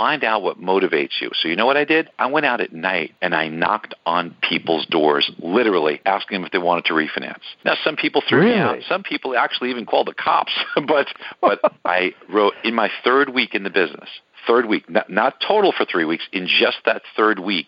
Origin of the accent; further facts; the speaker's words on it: Brooklyn, New York, United States; I grew up extremely poor, David. I grew up in Brooklyn, New York. My parents were immigrants, lost my dad when I was a young boy.